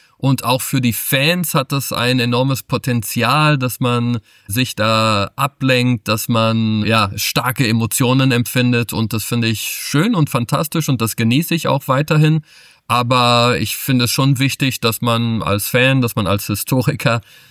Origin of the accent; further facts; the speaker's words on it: Bonn, North Rhine-Westphalia, Germany; born there